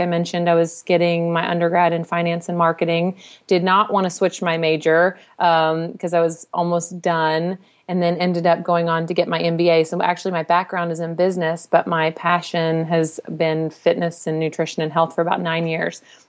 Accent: Southern United States, United States; We say Galbraith, but I mean, I'm from the South

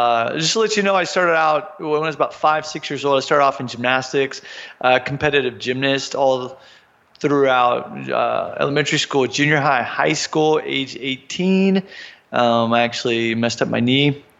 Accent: Wichita, Kansas, United States; I'm originally from Wichita, Kansas.

